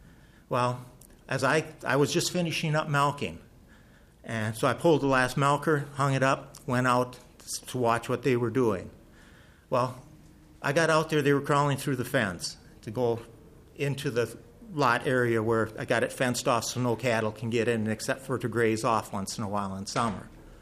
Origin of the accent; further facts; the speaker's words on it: Altura, Minnesota, United States; I'm from Altura, Minnesota.